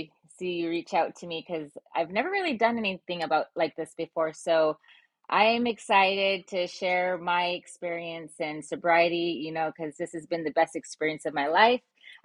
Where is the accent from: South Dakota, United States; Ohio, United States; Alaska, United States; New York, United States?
Alaska, United States; I was born and raised in Bristol Bay, so I was on a fishing boat when I was just a young girl